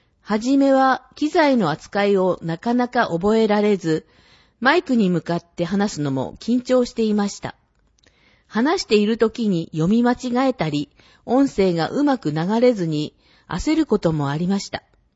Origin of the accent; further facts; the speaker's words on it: Sapporo, Hokkaido, Japan; moved away as an adult; now in Kuriyama, Japan; 栗山町とご縁があり、札幌から移住しました。札幌から一度も出たことがない私にとって、栗山町での暮らしはとても新鮮で